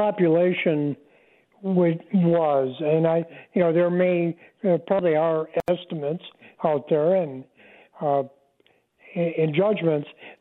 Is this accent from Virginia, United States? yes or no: no; New Holstein, Wisconsin, United States; I think by the history of where I grew up in New Holstein and Kahneman County, when the settlers got there, there were wolves